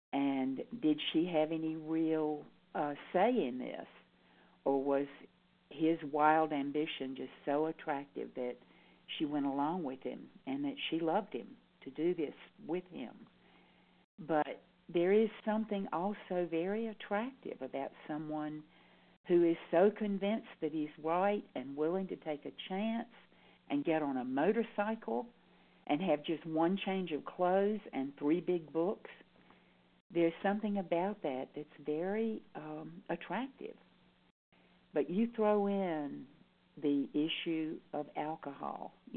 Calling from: North Carolina, United States; I'm calling in from North Carolina.

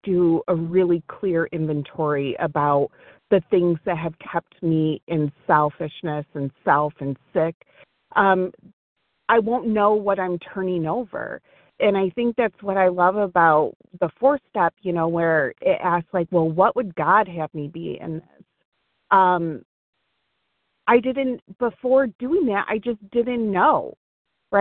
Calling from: Michigan, United States; from Michigan.

